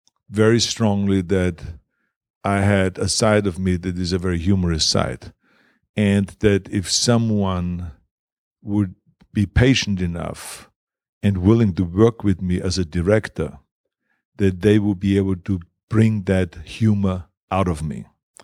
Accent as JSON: {"language": "English", "country": "Germany", "accent": "German", "second_language": "English", "said": "She was there in the whining with her Greek accent, and I was there talking with my German accent and all this."}